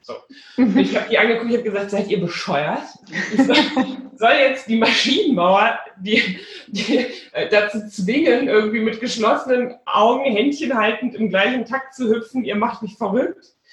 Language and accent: German; Rhineland, Germany; born there